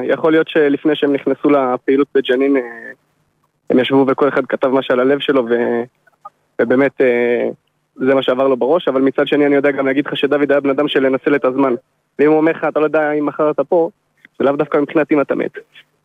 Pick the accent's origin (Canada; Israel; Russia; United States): Israel; Beit El, Judea and Samaria; גדלנו ביחד בבית אל, הוא שכונה מעליי. למדנו ביחד גם בבית אל בבית ספר היסודי.